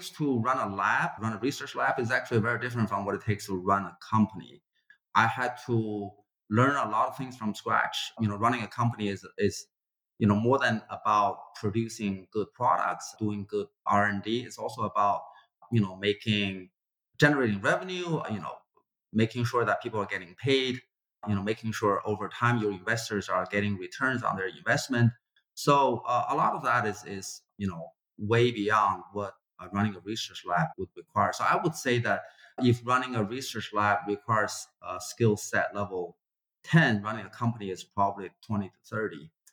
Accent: China; I grew up in China back when it was desperately poor.

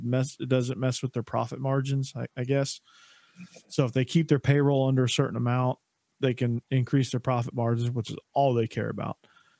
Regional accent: Atlanta, Georgia, United States; accent: chameleon accent; a transient city, I guess, or transplant city, Atlanta. So, like, my accent, like, I got a kind of a chameleon accent, so I can kind of fit in wherever I am.

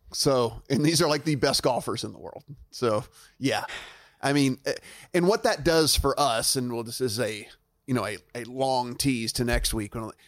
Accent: Shreveport, Louisiana, United States; So I know everyone knows that Sam Burns is from my hometown of Shreveport, Louisiana.

